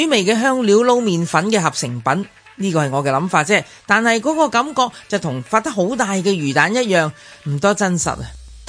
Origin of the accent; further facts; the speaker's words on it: Xinhui, Guangdong, China; 我系新会人，对陈皮就分外亲切，分外讲究啊。